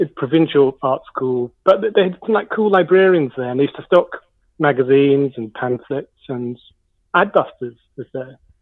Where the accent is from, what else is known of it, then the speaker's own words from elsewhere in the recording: Norwich, East of England, United Kingdom; the art school I went to in my hometown, which is Norwich, which is also on the booty of the UK.